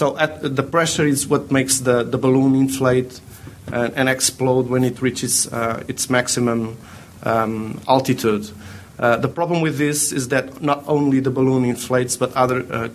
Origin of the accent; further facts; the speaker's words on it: Portugal; English is a second language; We're from Portugal. So first, let me apologize for the weak English, but we'll try to do our best.